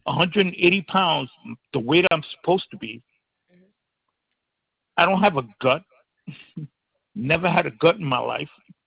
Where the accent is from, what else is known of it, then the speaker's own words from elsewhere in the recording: New York, United States; I'm from New York, so I get easily heated.